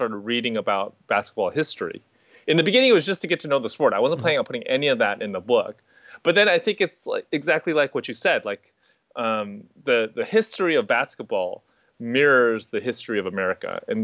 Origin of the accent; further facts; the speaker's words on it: California, United States; And I grew up in the Bay Area.